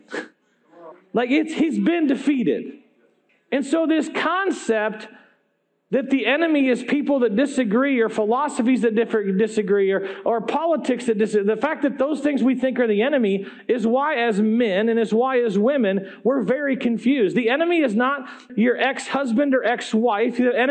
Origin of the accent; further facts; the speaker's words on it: Iowa, United States; I grew up like in Iowa. I didn't grow up like in crazy places now.